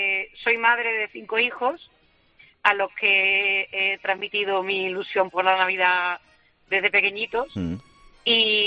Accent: Jerez, Andalusia, Spain; yo soy de Jerez, y yo soy, me encantan los villancicos de Jerez

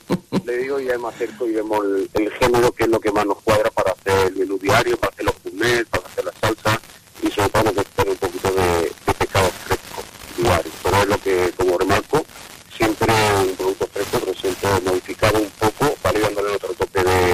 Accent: Murcia, Region of Murcia, Spain; yo soy de Murcia. De Murcia

